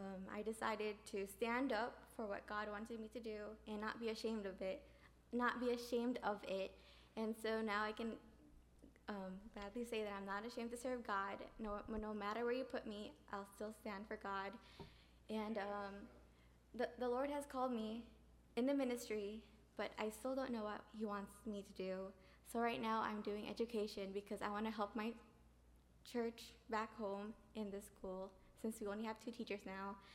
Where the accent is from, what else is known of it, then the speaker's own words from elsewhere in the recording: Zion, Illinois, United States; also born or lived in Japan; I'm from Zion, Illinois. If you don't know where that is, it's an hour up north from Chicago. Let's see. I grew up, for the first 5 years of my life, I grew up in Japan because my dad was in the Navy